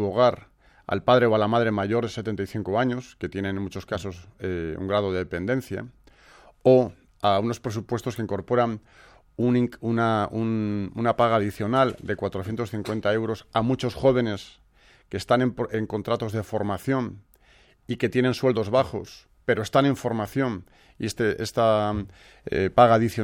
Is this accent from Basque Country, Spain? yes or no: yes; Basque Country, Spain; porque yo soy vasco, pero soy español, y me interesan unos presupuestos que sean buenos para mi tierra